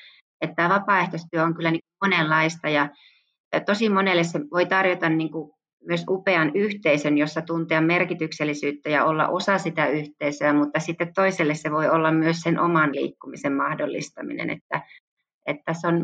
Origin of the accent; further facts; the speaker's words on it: Kauhajoki, South Ostrobothnia, Finland; mä oon kotoisin Kauhajoelta Pohjanmaalta ja Kauhajoen Karhu on mun kasvattajaseura ja mä pelasin siellä lentopalloa, pesäpalloa, jalkapalloa ja yleisurheilija